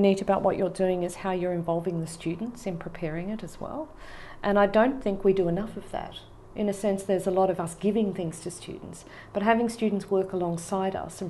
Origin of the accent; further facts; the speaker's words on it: Melbourne, Victoria, Australia; now in United Kingdom; Well, I'm from Australia, and it's really a bit hard for me to say whereabouts in Australia I'm from because I've moved around a bit, but I would say probably Melbourne's my hometown. And I came to the UK primarily for this job.